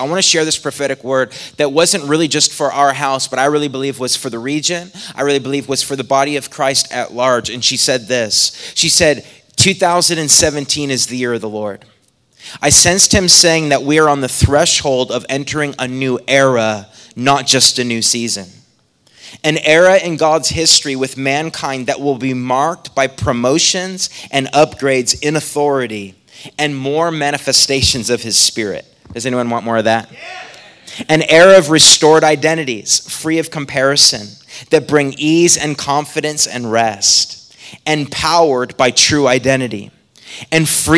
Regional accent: Atlantic Canada, Canada; I'm originally from Canada. East coast of Canada.

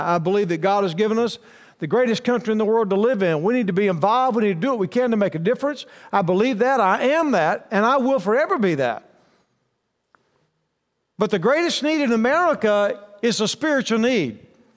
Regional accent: Texas, United States; now in Arkansas, United States; I'm from Northwest Arkansas now. I'm a Texas boy. And the Lord moved me to Arkansas.

